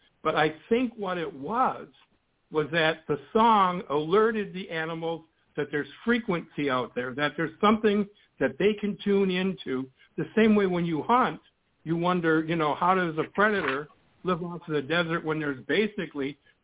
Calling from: Michigan, United States; I'm in Michigan.

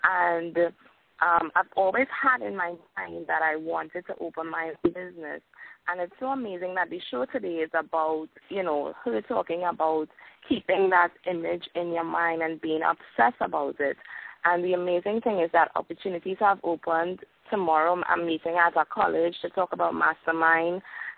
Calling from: Trinidad & Tobago; I'm calling from Trinidad.

